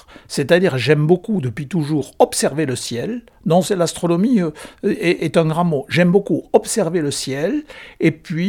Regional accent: Nouvelle-Aquitaine, France; Comme je l'ai déjà dit, je suis originaire du Lot-et-Garonne.

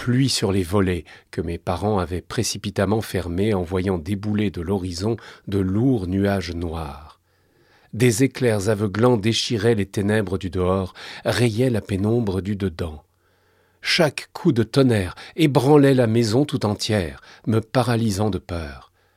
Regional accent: Île-de-France, France; born there; now in Périgueux, France; je suis né en 1970 dans le Val d'Oise. Après avoir vécu dans différents pays et pratiqué différents métiers, je me suis installé à Périgueux en 2023

